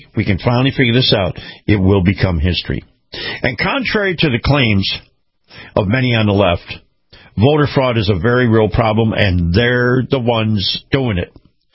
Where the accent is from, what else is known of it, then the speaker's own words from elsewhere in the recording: Florida, United States; Take a look at what happened in my home state of Florida